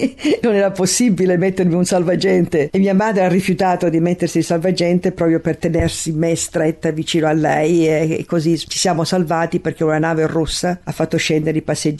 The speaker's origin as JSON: {"language": "Italian", "town": "Randazzo", "region": "Sicily", "country": "Italy", "tie": "born or raised there", "also_born_or_lived": "Caulonia", "said": "Io sono nata a Caulonia, che è proprio un paese di montagna, nella provincia di Reggio Calabria. Dopo che sono nata io, dopo 6 mesi, mio padre è stato trasferito a Randazzo."}